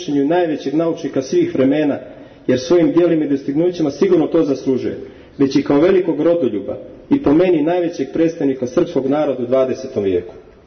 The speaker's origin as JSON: {"language": "Serbian", "region": "Bay of Kotor", "country": "Montenegro", "tie": "born or raised there", "also_born_or_lived": "Bor, Serbia", "said": "rođen u Boru u Srbiji, cijeli život živim u Boki Kotorskoj, porijeklom iz Like."}